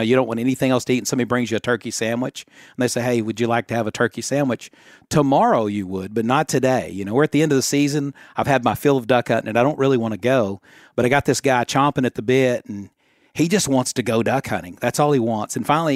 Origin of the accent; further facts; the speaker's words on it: Arkansas, United States; You know, growing up in Arkansas, I think part of the culture of our state has all been influenced by duck hunting.